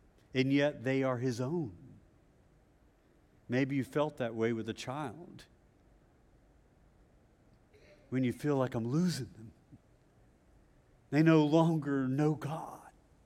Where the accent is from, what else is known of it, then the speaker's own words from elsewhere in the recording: the South, United States; And I know I'm from the South